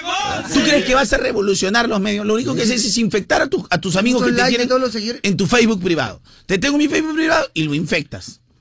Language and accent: Spanish; Peru; soy peruano en mi vida